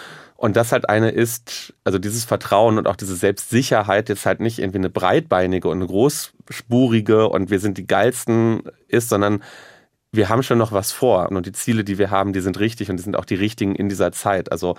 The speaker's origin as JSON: {"language": "German", "region": "North Rhine-Westphalia", "country": "Germany", "said": "Einige kennen ja, also gerade im Ruhrgebiet, wo ich herkomme"}